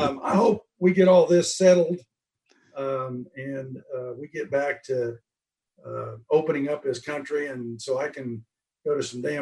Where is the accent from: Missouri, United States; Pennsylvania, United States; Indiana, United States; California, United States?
Indiana, United States; And growing up in Indiana, I also recruited the guy that ran, you know, IRL racing.